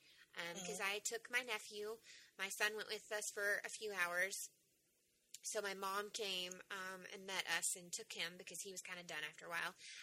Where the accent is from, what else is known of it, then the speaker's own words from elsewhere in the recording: Tennessee, United States; because I grew up 45 minutes outside of Nashville, and that is not what I was expecting at all.